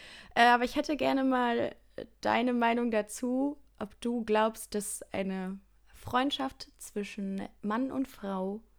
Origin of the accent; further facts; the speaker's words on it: Heinsberg, North Rhine-Westphalia, Germany; für mich ist Heinsberg meine Heimat und dementsprechend auch ein Ort.